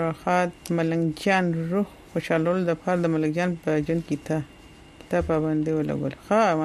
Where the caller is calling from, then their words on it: Saudi Arabia; زه د سعودي عرب نه یم